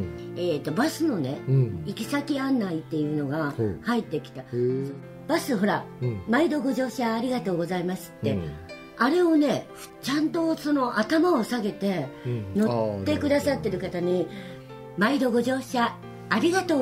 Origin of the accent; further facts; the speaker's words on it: Kochi, Japan; だから和歌山は高知の次に私のふるさとでしたね